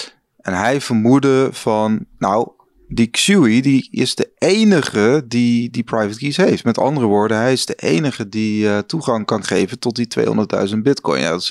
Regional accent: Netherlands; Dat je, nou goed, we zijn zelf Nederlanders, maar dat je dan toch het idee dat je bij wijze van naar een kantoor kan fietsen of kan gaan.

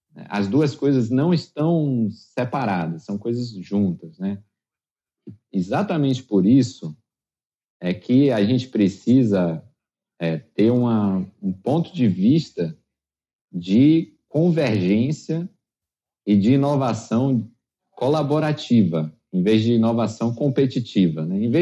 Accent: Bahia, Brazil; E eu sou baiano, tenho que falar de ritmo também, né?

